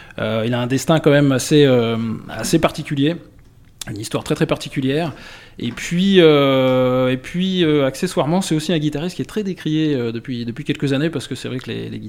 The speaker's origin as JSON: {"language": "French", "town": "La Rochelle", "region": "Nouvelle-Aquitaine", "country": "France", "said": "Alors nous, on est de La Rochelle en fait."}